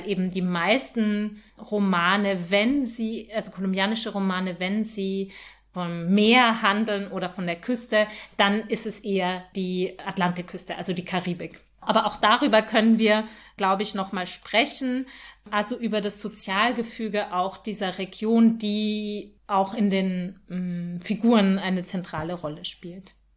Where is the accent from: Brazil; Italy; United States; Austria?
Austria; Bei uns in Österreich sagt man nicht Welpen. Der Welpe, sondern das Welpen.